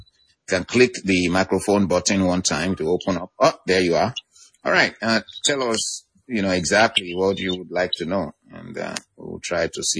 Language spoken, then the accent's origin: English; Nigeria; I'm a Nigerian. I'm a Yoruba man.